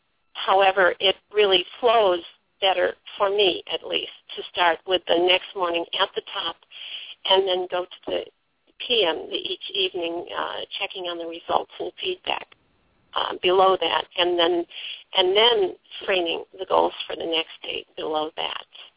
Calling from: Missouri, United States; calling from Missouri.

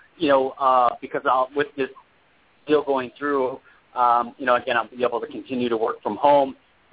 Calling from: California, United States; I'm calling from California.

